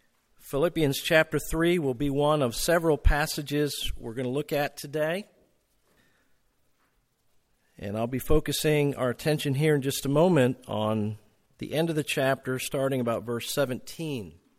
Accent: Puerto Rico; Reminded me a lot of the food I grew up eating in Puerto Rico.

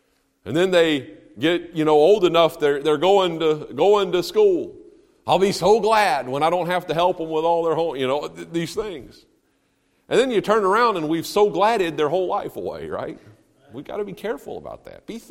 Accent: United States; Now, I'm an American. And I'm a Christian

